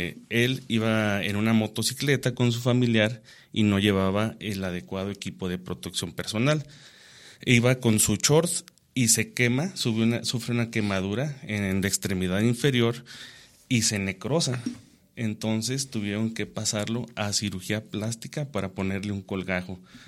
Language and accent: Spanish; Guadalupe Victoria, Durango, Mexico; soy de Guadalupe Victoria, Durango, de un municipio del estado de Durango.